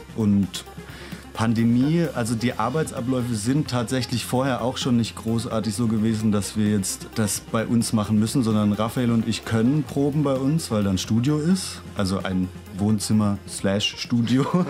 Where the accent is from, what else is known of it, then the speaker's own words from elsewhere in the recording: Berlin, Germany; Wir kommen aus Berlin, machen experimentellen Pop